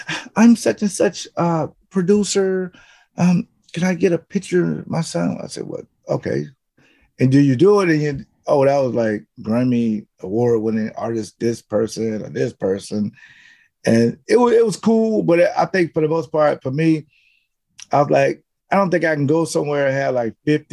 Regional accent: the South, United States; I'm from the South.

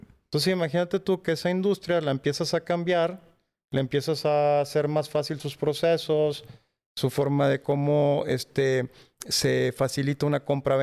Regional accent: Mexico; yo de mexicano y puros americanos

